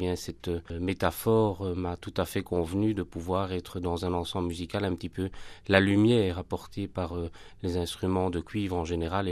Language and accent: French; Braine-le-Château, Walloon Brabant, Belgium; Nous sommes originaires d'un village près de Bruxelles qui s'appelle Braine-le-Château.